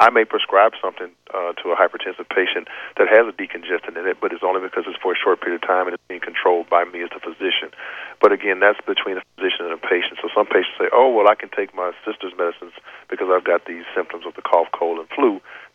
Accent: Louisiana, United States; I know I'm from Louisiana. We have something called the hot toddy

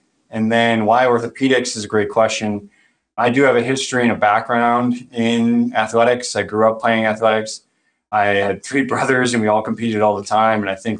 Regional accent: Menomonee Falls, Wisconsin, United States; I was born and raised just outside of Milwaukee in Menominee Falls. So hopefully some people in Stoughton are familiar with the area.

